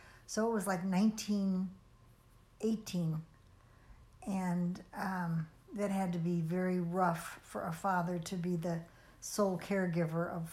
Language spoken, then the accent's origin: English; St. Louis, Missouri, United States; born there; I was born in St. Louis.